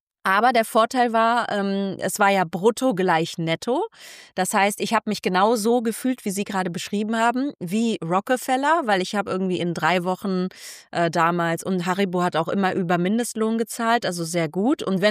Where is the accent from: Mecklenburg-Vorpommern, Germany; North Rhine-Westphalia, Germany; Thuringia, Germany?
North Rhine-Westphalia, Germany; Solingen; Den konnte man nämlich in Solingen, meiner Heimatstadt, sehr gut machen